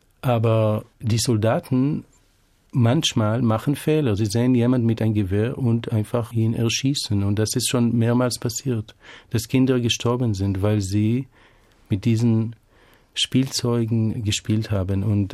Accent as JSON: {"language": "German", "town": "Tel Aviv", "region": "Tel Aviv District", "country": "Israel", "tie": "born or raised there", "said": "Also eindeutig Tel Aviv, auch weil, nehme ich an, bin ich da geboren bei Tel Aviv und in Tel Aviv aufgewachsen. Und die Stadt ist auch viel offener als Jerusalem und lockerer."}